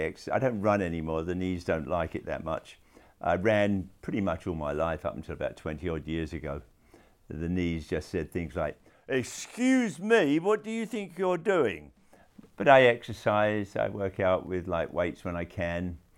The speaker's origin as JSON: {"language": "English", "region": "London", "country": "United Kingdom", "tie": "born or raised there", "said": "when I was growing up in London."}